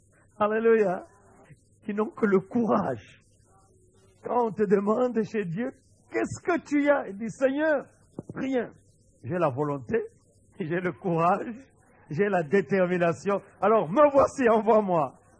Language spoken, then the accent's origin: French; Kinshasa, DR Congo; chez nous au Congo, à Kinshasa